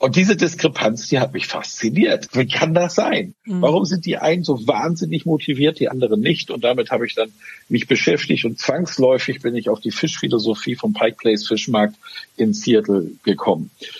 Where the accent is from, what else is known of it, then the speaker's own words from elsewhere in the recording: Northern Germany, Germany; accent: northern German; Jetzt bin ich Norddeutscher